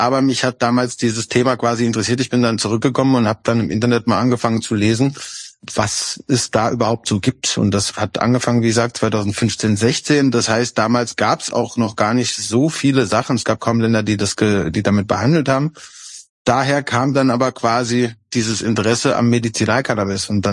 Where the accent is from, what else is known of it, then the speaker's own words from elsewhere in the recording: Saarbrücken, Saarland, Germany; also ich komme aus Saarbrücken und bin sehr gerne dort und habe auch immer gerne dort gelebt